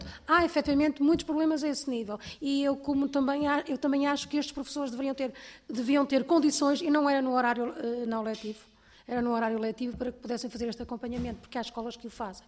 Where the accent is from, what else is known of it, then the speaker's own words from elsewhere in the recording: Norte, Portugal; no Norte, eu venho do Norte